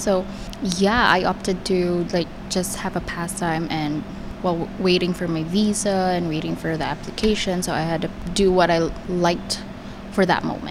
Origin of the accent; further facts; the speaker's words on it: Philippines; moved away as an adult; now in Canada; I'm 26 years old and I'm from the Philippines. I first came to Canada just this year, February 2015.